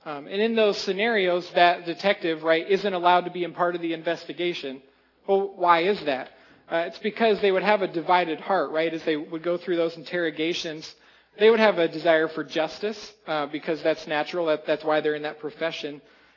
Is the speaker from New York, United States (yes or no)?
no; Iowa, United States; I'm from Iowa, so maybe that doesn't connect with you